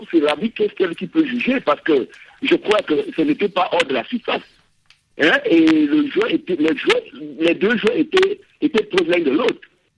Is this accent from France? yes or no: no; Cameroon; now in Equatorial Guinea; Non, je suis camerounais.